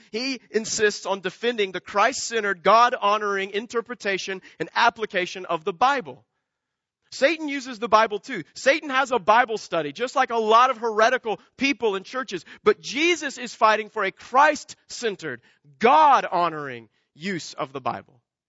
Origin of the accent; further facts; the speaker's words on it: Kansas, United States; I grew up in Kansas, and you don't schedule things around harvest time.